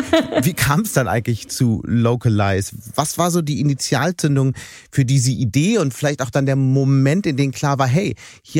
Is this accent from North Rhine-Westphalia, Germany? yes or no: no; Hamburg, Germany; Wobei ich es natürlich als Hamburger überhaupt nicht verstehen kann, wie man irgendwie die Stadt Hamburg verlassen kann.